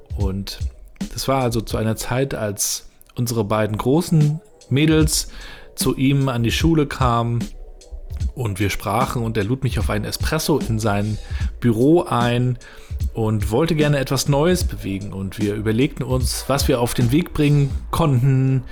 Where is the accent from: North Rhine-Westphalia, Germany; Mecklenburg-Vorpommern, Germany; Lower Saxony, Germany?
Mecklenburg-Vorpommern, Germany; Rostock; Wir sind Rostocker.